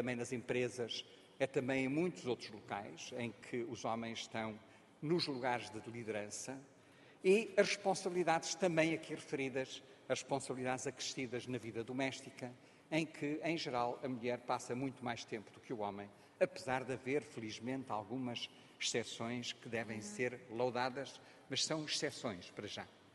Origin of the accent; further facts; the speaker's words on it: Mozambique; Eu cresci em Moçambique, na África do Sul.